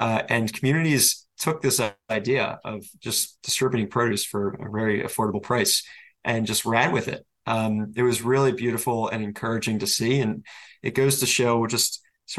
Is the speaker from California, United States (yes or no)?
no; Baltimore, Maryland, United States; I am born and raised in Baltimore.